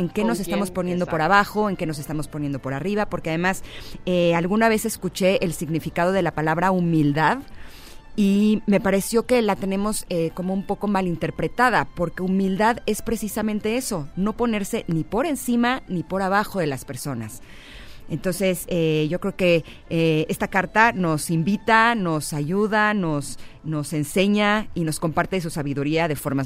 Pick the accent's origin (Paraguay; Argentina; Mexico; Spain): Mexico; porque soy mexicana y hasta a mí me cuesta trabajo entenderla